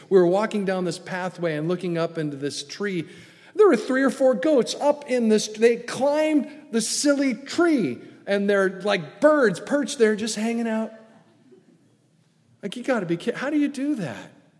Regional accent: California, United States; born there; But I wasn't born in the South. I was born in Southern California, where fire is a two-syllable word

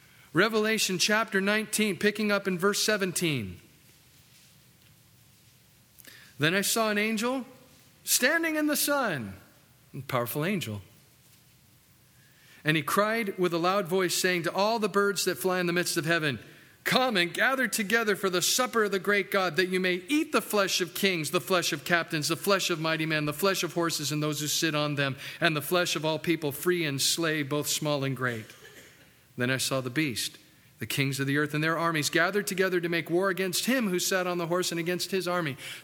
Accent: California, United States; I grew up in California. I'm getting over it. It's been a few years now. I'm doing better. I came from California where thunderstorms didn't happen.

